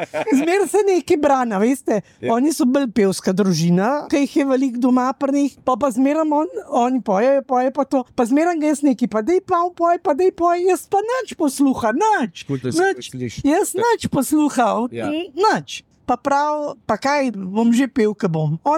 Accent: Trzin, Central Slovenia, Slovenia; iz Trzina, ki se tudi rima

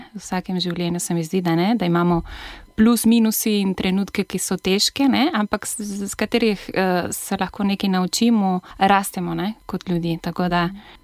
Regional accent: Chile; Slovenian is a second language; also born or lived in Italy; now in Slovenia; 16 let nazaj, ko sem prišla v Slovenijo. Prej sem živela v Italiji, to moram reči. A ne? Nisem prišla direktno iz Čila sem. Sem živela v Italiji, sem tam tudi študirala

